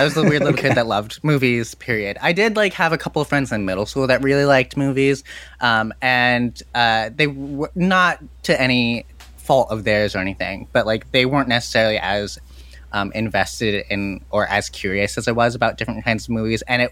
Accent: East Hampton, Connecticut, United States; I grew up in East Hampton, Connecticut, which is dead center Connecticut.

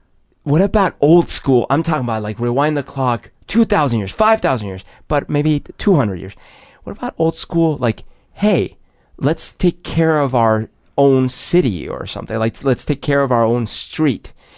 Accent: Colombia; I had seen that growing up in Colombia

